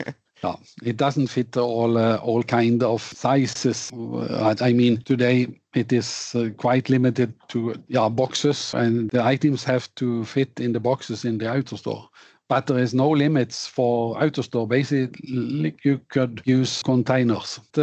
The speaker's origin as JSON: {"language": "English", "town": "Nedre Vats", "region": "Vestland", "country": "Norway", "tie": "born or raised there", "second_language": "English", "said": "I was born here in Nedre Vats, which is a small place in the end of one of the Norwegian fjords. And my father and his father again had a grocery store, and I was basically born in the store."}